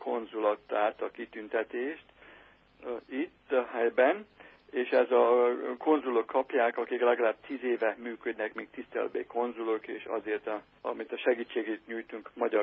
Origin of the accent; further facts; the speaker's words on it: Lövő, Győr-Moson-Sopron, Hungary; also born or lived in Austria; now in United States; Én Lövön születtem, Sopron megyében, és Sopronban laktunk, a Patak utcában. A papám a pamutiparban dolgozott, és utána Tisza Gyulázán laktunk, és akkor újra Lövön, és akkor Ausztriában, menekültáborokban